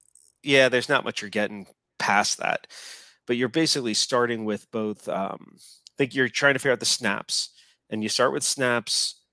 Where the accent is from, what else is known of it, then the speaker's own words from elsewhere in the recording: New Jersey, United States; I've got, I am from New Jersey. I am a Giant fan.